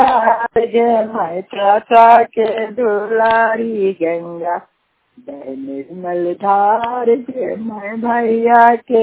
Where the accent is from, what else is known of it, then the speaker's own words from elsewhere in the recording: Ghosi, Bihar, India; घोसी के रहने वाले हैं। पंचायत है कावा, जिला नालंदा